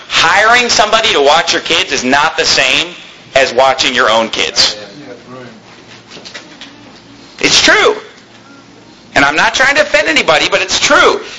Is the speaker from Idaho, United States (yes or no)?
no; Sacramento, California, United States; now in Tempe, United States; I mean, my hometown is Sacramento. I'm not saying I own the whole town. But Sacramento is my town. You know, now Tempe is my hometown.